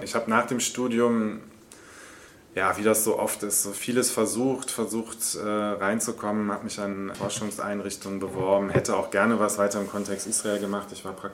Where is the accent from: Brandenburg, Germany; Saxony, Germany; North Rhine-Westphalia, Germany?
North Rhine-Westphalia, Germany; Cologne; ich bin, glaube ich, einer der wenigen hier im Haus, der tatsächlich in Köln groß geworden ist. Bin also hier zur Schule gegangen, habe hier Abitur gemacht